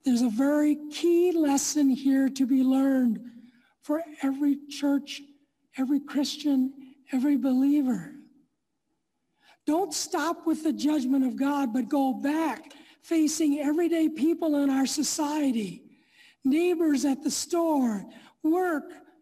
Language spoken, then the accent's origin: English; Platteville, Wisconsin, United States; when I was growing up in the Platteville area. It was in the 1950s.